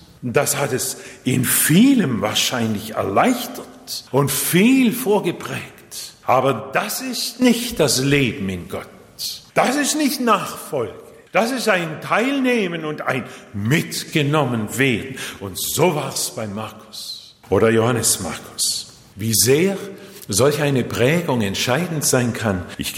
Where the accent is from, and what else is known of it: Japan; born or raised there